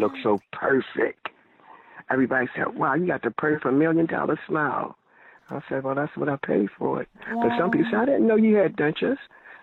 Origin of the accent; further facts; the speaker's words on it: Baltimore, Maryland, United States; And we shot right here in my hometown, Baltimore, Maryland.